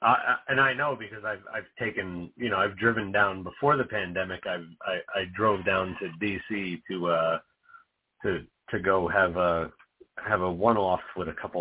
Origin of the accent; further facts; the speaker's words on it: New Jersey, United States; New Jersey.